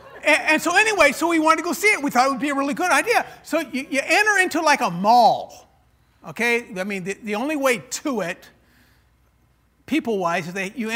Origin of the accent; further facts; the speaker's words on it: California, United States; and strange culture, being a Californian and stuff.